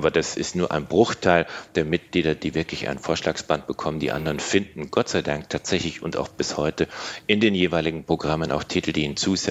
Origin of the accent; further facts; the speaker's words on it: Augsburg, Bavaria, Germany; Ich bin Augsburger